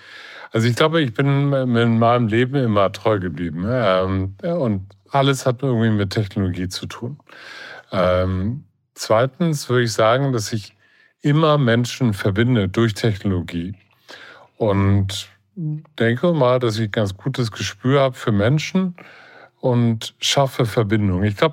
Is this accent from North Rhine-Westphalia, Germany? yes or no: no; Hamburg, Germany; Und letztendlich mache ich etwas für Hamburg, für meine Heimatstadt, für Deutschland und für Europa.